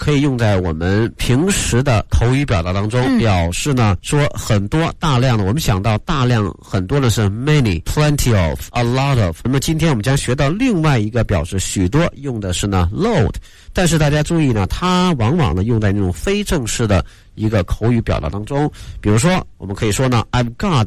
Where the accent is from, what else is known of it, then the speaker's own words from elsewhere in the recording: China; 像我们中国人或者我们汉语当中用的像纸老虎这些词呢，其实已经翻译成英文哈